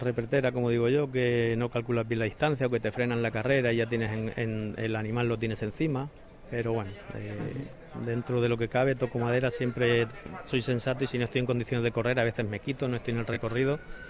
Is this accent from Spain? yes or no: yes; Liétor, Castilla-La Mancha, Spain; en mi casa, en mi pueblo, en Liétor y donde sea